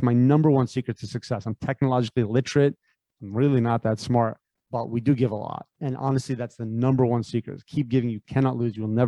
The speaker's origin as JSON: {"language": "English", "region": "Connecticut", "country": "United States", "tie": "born or raised there", "said": "I grew up in Connecticut. I grew up in 99.9% of people were Caucasian. I was like the only dude of color."}